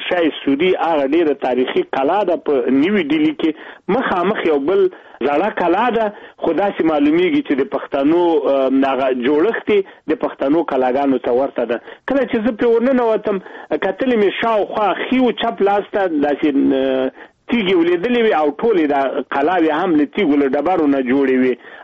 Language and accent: Pashto; Afghanistan; دلته نو ما ته خپله خبره پیدا شوه ځکه دی زه وم پېژندلم چې زه افغان یم چې زه خو د همدې خبرې پسې راغلی وم